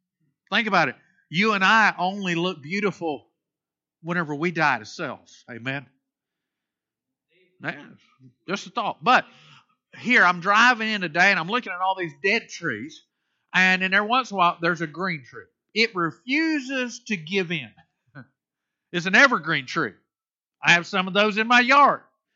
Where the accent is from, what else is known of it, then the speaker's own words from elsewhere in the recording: Florida, United States; This time of the year in Indiana and growing up in Florida, it wasn't as distinct as it is here.